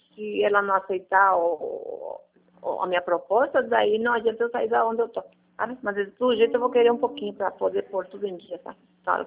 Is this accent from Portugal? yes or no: no; Paraguay; also born or lived in Ponta Grossa; now in Curitiba, Brazil; Paraguai. Mas eu moro no Brasil há muitos anos, tá? É, aqui em Curitiba foi, acho que 12 anos. Mas eu morava em Ponta Grossa. Aí a gente veio pra cá, né?